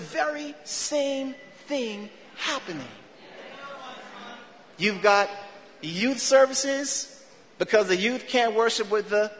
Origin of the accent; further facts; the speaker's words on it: Jamaica; I love my Jamaican past. All of that. But brothers and sisters, that I am a Christian before I'm a Jamaican.